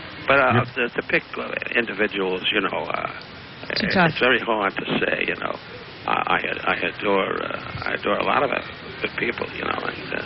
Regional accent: Jackson Heights, New York, United States; I'm a kid from Jackson Heights, and my mother always believed I was going to be, working the docks at Newark or something

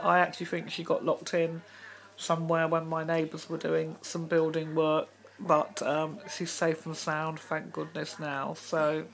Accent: London, United Kingdom; my hometown of London

